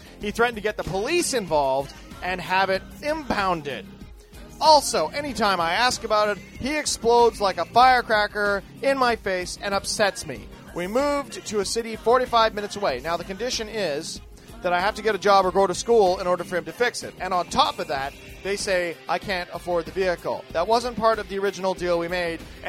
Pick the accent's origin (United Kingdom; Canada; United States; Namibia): Canada; You want to hate me because I'm Canadian.